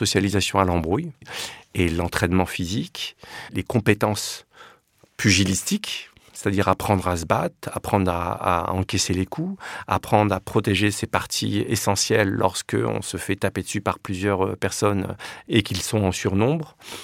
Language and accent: French; Paris, Île-de-France, France; also born or lived in Villiers-sur-Marne; Moi, j'ai passé jusqu'à 12-13 ans, j'étais à Paris. Et puis après, j'ai déménagé à Villiers-sur-Marne, dans la cité des Hauts-de-Noues. Donc, je suis resté très longtemps à Villiers-sur-Marne, jusqu'en 2005-2006, avant de déménager dans la rue d'en face. Et là, je vis toujours à Villiers-sur-Marne